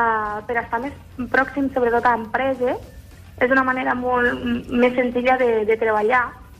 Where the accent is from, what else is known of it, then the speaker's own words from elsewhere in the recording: Bell-lloc d'Urgell, Catalonia, Spain; Sí, soc del poble de Bell-lloc d'Urgell, d'aquí de Lleida.